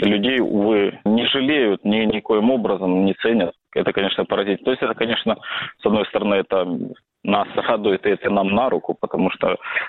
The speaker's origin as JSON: {"language": "Russian", "town": "Zaporizhzhia", "region": "Zaporizhzhia Oblast", "country": "Ukraine", "said": "Я сам из Запорожья. Значительную часть жизни жил."}